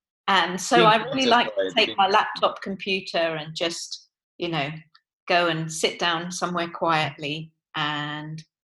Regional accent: Portsmouth, South East England, United Kingdom; also born or lived in London; So I grew up really in South London. Then at 6 and a half, I moved down to Portsmouth with my mum, dad, and my sister. And we bought a house in Old Fawcett Road in Portsmouth. And I actually still live in Portsmouth, although I rent a flat in Fulham

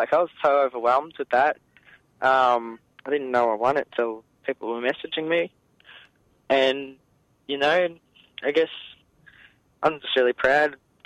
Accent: Townsville, Queensland, Australia; also born or lived in Brisbane / Melbourne; now in Queensland, Australia; I was born in Townsville. I grew up there. I went to high school in Brisbane in Queensland and, just moved to Melbourne, but I'm back up in Queensland right now. But, yeah, I'm from North Queensland.

